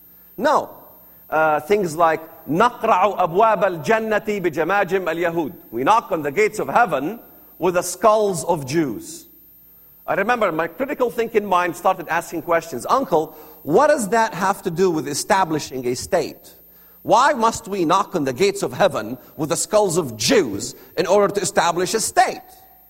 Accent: Palestine; want her to know that I was Palestinian. So I did not roll my R's.

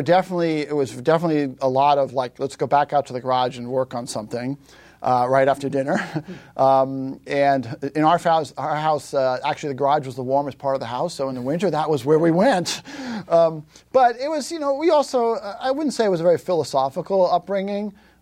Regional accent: Long Island, New York, United States; born there; I was born on Long Island in New York.

